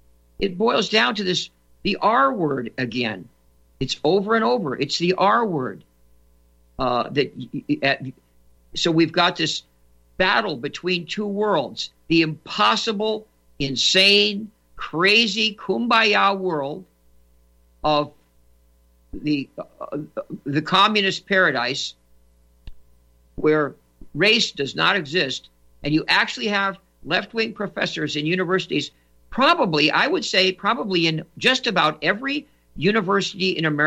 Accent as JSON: {"language": "English", "town": "Santa Monica", "region": "California", "country": "United States", "tie": "born or raised there", "said": "That's my hometown. So Santa Monica is a small community."}